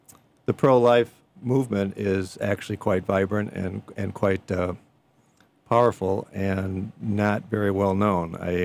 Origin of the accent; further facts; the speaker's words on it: Evanston, Illinois, United States; I was born and raised in Evanston, Illinois. Went to school locally there.